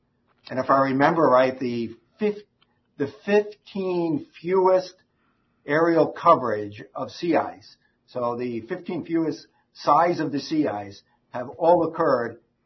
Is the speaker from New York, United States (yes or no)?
yes; Long Island, New York, United States; What I really remember being a New England guy who was growing up on Long Island was